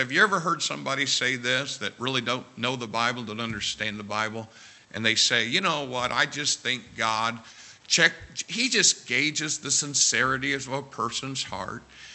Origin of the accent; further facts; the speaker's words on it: Indiana, United States; Because I'm from Southern Indiana.